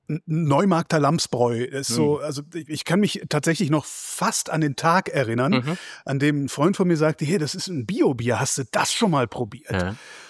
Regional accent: Cologne, North Rhine-Westphalia, Germany; Ich bin Kölner.

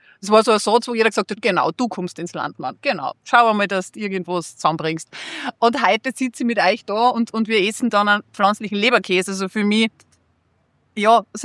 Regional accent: Austria; ich komme nicht aus Wien, man hört es im Dialekt, aber wenn man mich nicht sieht, verrat sofort, wie ich rede. Ich komme am Land

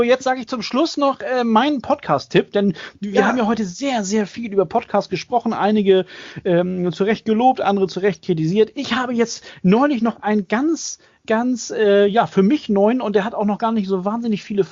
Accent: Hamburg, Germany; born there; Ich bin Hamburger Jung. Ich bin in Hamburg-Eppendorf geboren.

